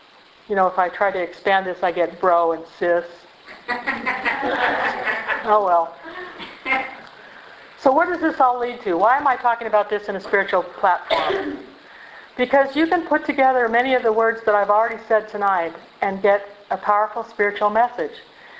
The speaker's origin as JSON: {"language": "English", "town": "Bakersfield", "region": "California", "country": "United States", "tie": "born or raised there", "said": "And we grew up in Bakersfield."}